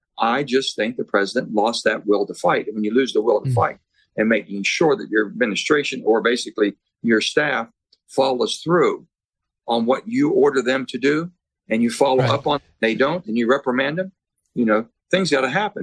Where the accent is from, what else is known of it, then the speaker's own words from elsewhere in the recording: Pennsylvania, United States; You might be in Pittsburgh, close to my hometown.